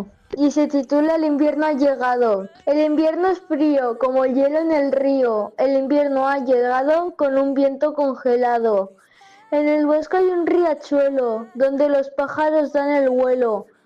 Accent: Vinaròs, Valencian Community, Spain; de Vinaroz.

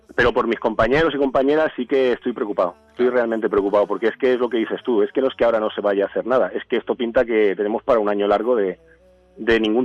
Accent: Santa Coloma de Gramenet, Catalonia, Spain; Soy de Santa Coloma y Gramanet, nació en el ambulatorio de la calle Mayor. Soy un pata negra colomense.

